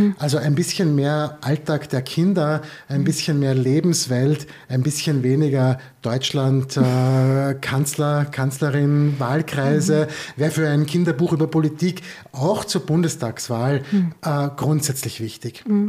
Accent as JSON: {"language": "German", "country": "Austria", "said": "wo ich jetzt als Österreicher extra noch nachgeschaut habe"}